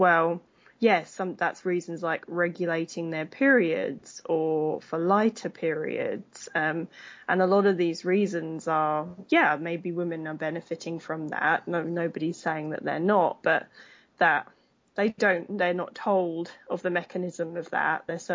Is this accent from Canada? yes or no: no; United Kingdom; obviously, I'm British, if people hadn't picked up on that yet.